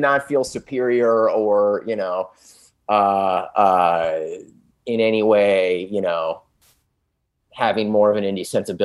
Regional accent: San Diego, California, United States; now in Los Angeles, United States; I'm from San Diego. I've lived in LA for 20 years. I'm definitely a beach bum now more than ever since high school.

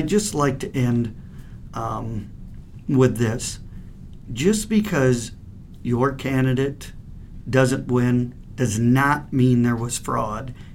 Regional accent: Council Bluffs, Iowa, United States; I remember, I grew up in Council Bluffs, Iowa, so I remember going with my folks to vote.

